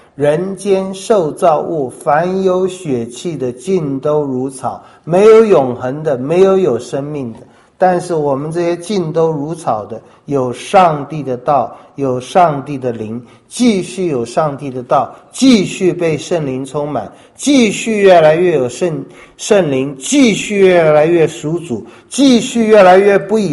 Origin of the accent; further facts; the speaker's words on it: China; now in United States; 美国我觉得有一个很好的传统，我们中国人是不大受得了的哈。